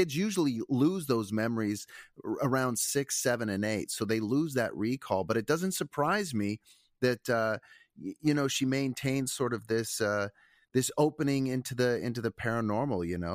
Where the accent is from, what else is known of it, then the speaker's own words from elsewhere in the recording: Newport News, Virginia, United States; I grew up in Newport News, Virginia, an East Coast town right next door and side of a lot of important events in our nation's early history.